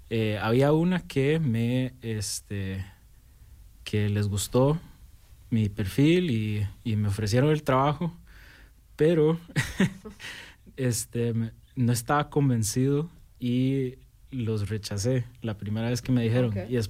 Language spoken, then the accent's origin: Spanish; Costa Rica; Pues yo nací en Costa Rica. Ahí me crié hasta el colegio, hasta que salí del colegio. Mi papá es de Costa Rica y mi mamá es de los Estados Unidos, de Ohio, en Cincinnati.